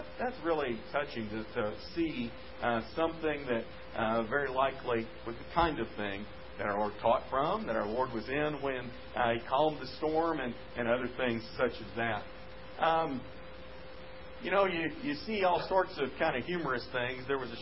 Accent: Texas, United States; he tried to make a connection with me, and when he learned I was from Texas, he said, "Oh, my wife's from Texas."

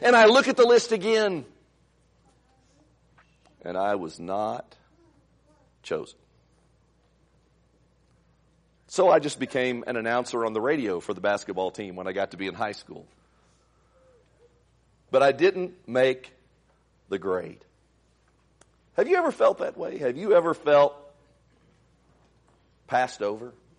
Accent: Indiana, United States; now in Texas, United States; I grew up in Indiana. I'm a Hoosier. Now, I've been a Texan longer than I was a Hoosier.

